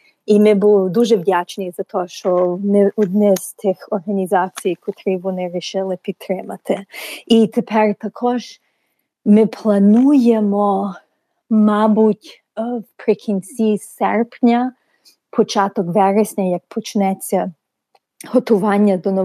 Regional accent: New York City, New York, United States; Нью-Йорк Джетс є місцева команда мого рідного Нью-Йорку.

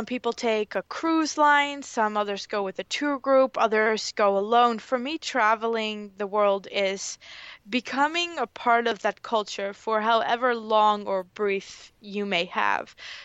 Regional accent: Netherlands; I am originally from the Netherlands. I have spent most of my childhood living all over the world, different places. And as I moved, I moved every 4 years, so I never really settled somewhere.

